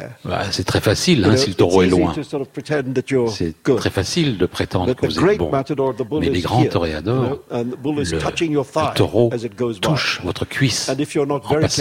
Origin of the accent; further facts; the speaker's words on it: Mumbai, Maharashtra, India; Je me souviens quand j'étais enfant à l'école à Bombay. Au départ, parce que moi je suis né deux mois avant l'indépendance de l'Inde